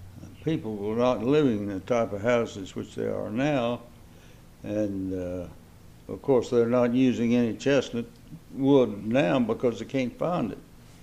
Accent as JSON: {"language": "English", "town": "Johnson City", "region": "Tennessee", "country": "United States", "tie": "born or raised there", "said": "physician. I was born in 1917 in Johnson City, Tennessee, and have lived or been connected with this area all my life."}